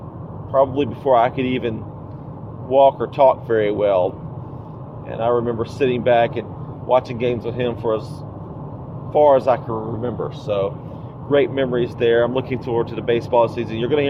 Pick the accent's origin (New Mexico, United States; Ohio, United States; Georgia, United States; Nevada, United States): Georgia, United States; Savannah; now in South Carolina, United States; I'm from the Savannah, Georgia area. I currently am living and working in South Carolina.